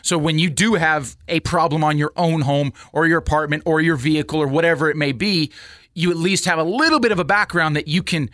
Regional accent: Las Vegas, Nevada, United States; now in Florence, United States; And so that part of living in a small town, I grew up in Las Vegas.

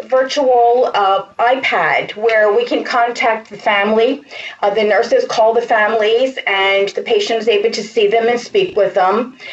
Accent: Philadelphia, Pennsylvania, United States; accent: Eastern; I'm from Pennsylvania.

